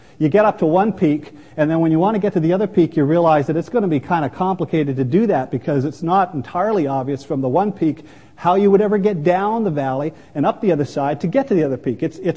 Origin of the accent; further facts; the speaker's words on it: Ontario, Canada; if, like me, you're born and raised in Ontario and have never been out of Ontario